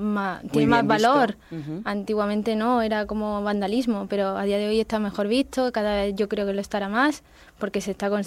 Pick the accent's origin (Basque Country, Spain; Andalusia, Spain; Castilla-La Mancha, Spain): Andalusia, Spain; Linares; Jaén. Soy de Linares, Jaén.